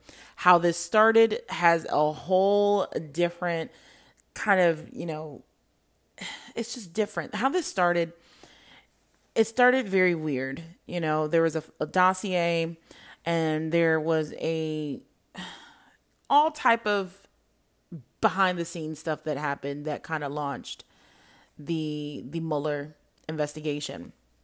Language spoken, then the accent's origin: English; United States; As an American, as a taxpayer, as someone who paid for this investigation, I truly do not feel as though this investigation was warranted.